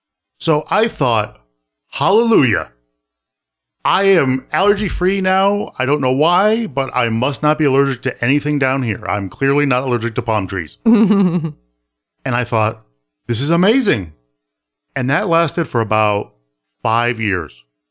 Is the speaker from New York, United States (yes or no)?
yes; New York, United States; Okay, so I had allergies all growing up in New York.